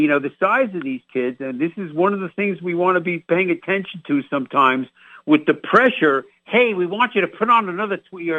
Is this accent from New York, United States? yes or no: yes; New York, United States; So, you know, I'm a New Yorker, man. I practice my New York accent at least once a week on the radio, Steve.